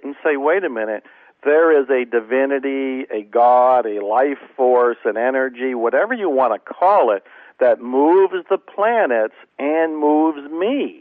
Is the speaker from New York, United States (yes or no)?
no; Ohio, United States; also born or lived in Dallas; I lived in the public library in Dallas, I mean, literally, because I was born and raised in Ohio. I wasn't used to the scorching heat that Texas can have.